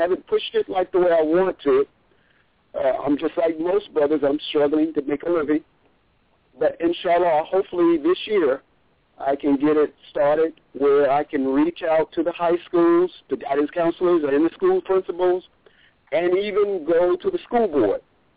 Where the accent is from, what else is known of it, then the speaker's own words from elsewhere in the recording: Daytona Beach, Florida, United States; now in Orlando, United States; I'm from Daytona Beach, Florida. Originally, I was born there, but I'm living in Orlando.